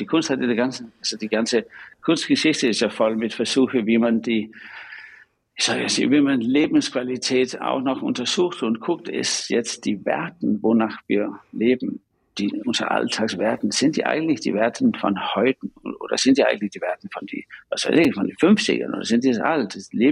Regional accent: Denmark; ich bin in Dänemark aufgewachsen, bei isländischen Eltern. Meine Familie war zum Teil sehr religiös oder mittelreligiös und einige waren nicht besonders religiös.

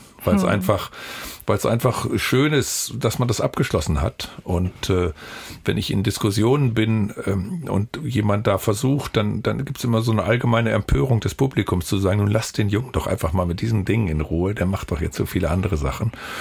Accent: Osnabrück, Lower Saxony, Germany; an Universität in meiner Heimatstadt Osnabrück.

